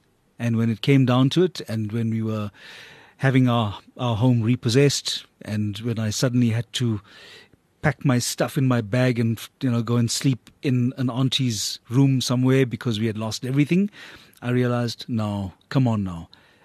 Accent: South Africa; I made a point of presenting myself as a South African man and not as a South African Indian man with a mandate to champion the cause of Indian people

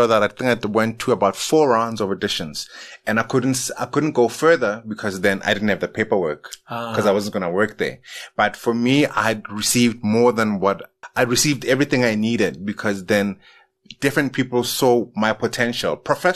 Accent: Soweto, Gauteng, South Africa; I grew up in Soweto in Orlando East.

